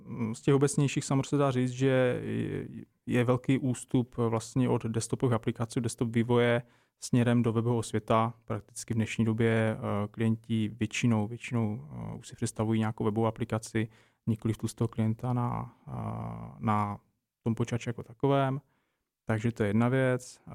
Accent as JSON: {"language": "Czech", "region": "Zlín Region", "country": "Czechia", "said": "já v podstatě nejsem třeba původem z Prahy, jsem vlastně z Valašska"}